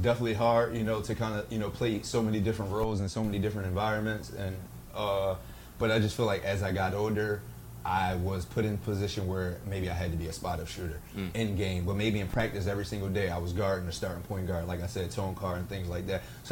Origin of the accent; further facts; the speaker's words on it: Philadelphia, Pennsylvania, United States; I feel like growing up in Philly, like I said, having had that dog, you know, mentality